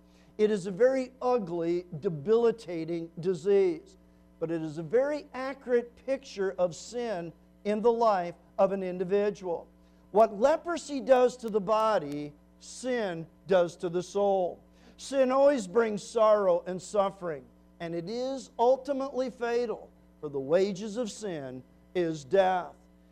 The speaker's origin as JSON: {"language": "English", "town": "Sterling", "region": "Illinois", "country": "United States", "tie": "born or raised there", "said": "Remember as a child growing up in Sterling, Illinois, our church there used to support the Gordon Smiths"}